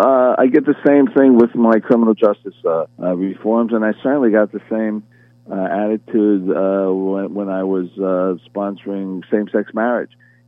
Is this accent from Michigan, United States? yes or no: no; Elizabeth, New Jersey, United States; I grew up in Elizabeth Port. I lived in Elizabeth my entire life.